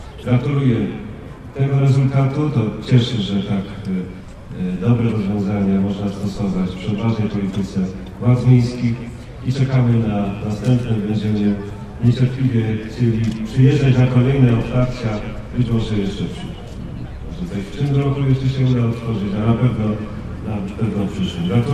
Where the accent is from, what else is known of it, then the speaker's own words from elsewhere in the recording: Tarnów, Lesser Poland, Poland; Ja nie chciałbym mówić jako marszałek, nie jako przedstawiciel Krakowa, słowa Polski, jako tarnowianin.